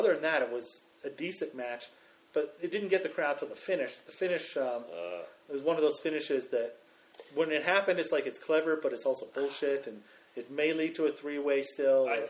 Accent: Netherlands

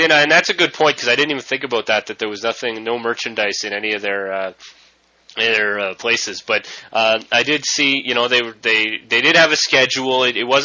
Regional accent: Calgary, Alberta, Canada; We're from Calgary, but I was down in Orlando.

